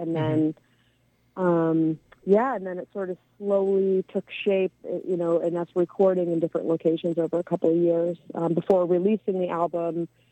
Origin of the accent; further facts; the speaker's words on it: New England, United States; now in California, United States; I hail from New England originally. I've been living in California for almost 20 years